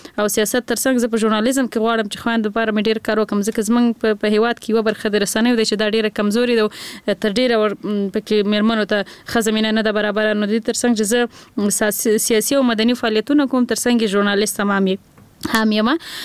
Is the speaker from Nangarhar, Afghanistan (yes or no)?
yes; Nangarhar, Afghanistan; نو زه اصل نه د ننګرهار ولایت یم،